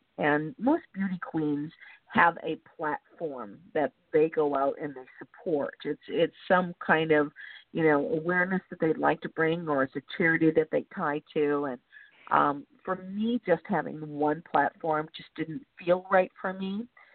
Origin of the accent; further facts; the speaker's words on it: Minnesota, United States; now in Southern California, United States; Originally from Minnesota.